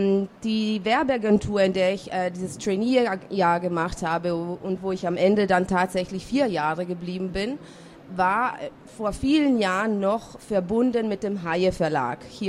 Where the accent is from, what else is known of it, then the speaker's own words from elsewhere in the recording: Italy; now in Germany; Ich bin auch in Italien geboren und aufgewachsen.